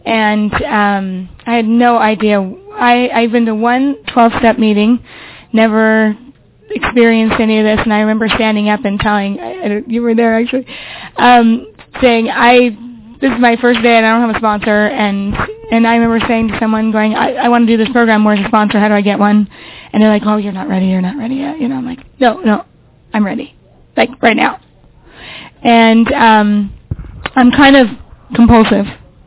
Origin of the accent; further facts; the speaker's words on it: Utah, United States; So I am from Utah. If any of you are on PhoneBridge, I'm always the … from Utah.